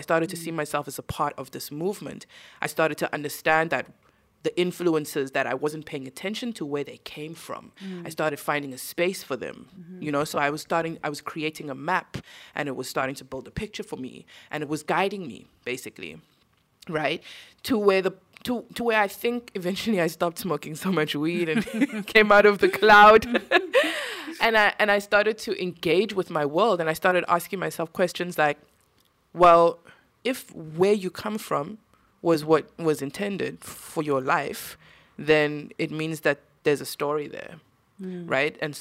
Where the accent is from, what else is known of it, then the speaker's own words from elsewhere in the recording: South Africa; as a South African woman, as an artist, as an MC, as a human being